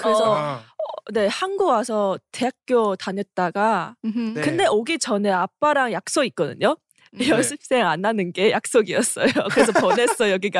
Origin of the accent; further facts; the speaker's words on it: Wuhan, Hubei, China; Korean is a second language; now in South Korea; 저 우한이요.